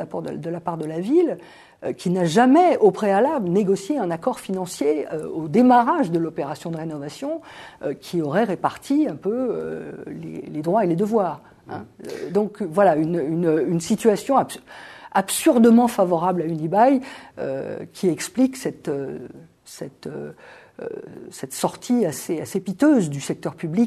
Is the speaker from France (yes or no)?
yes; Paris, Île-de-France, France; je dois dire que je suis parisienne depuis toujours.